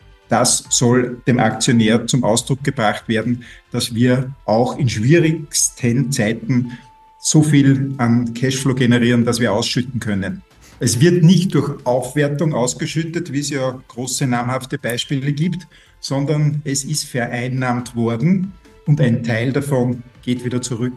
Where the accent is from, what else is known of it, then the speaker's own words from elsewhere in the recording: Linz, Upper Austria, Austria; Ja, grüß Gott … Ich komme aus Linz